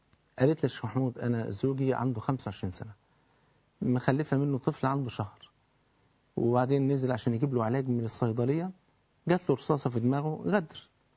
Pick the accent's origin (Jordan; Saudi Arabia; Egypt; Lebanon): Egypt; أنا كواحد مصري